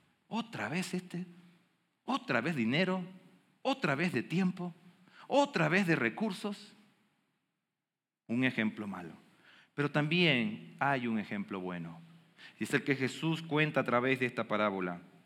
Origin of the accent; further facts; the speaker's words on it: Bolivia; Soy de Bolivia. Si no lo sabía, tal vez por el acento. Nací en un hogar donde el papá voló y mamá con 6 hijos.